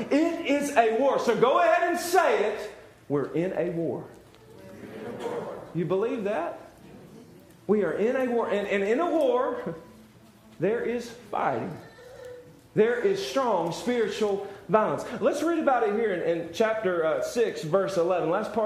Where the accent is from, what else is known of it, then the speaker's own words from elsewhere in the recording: North Carolina, United States; Happened in Durham, 30 minutes away from my hometown.